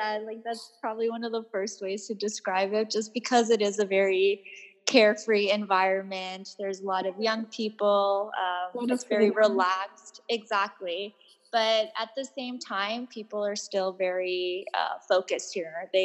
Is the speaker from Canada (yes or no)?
yes; Toronto, Ontario, Canada; So essentially, I'm from Toronto, Canada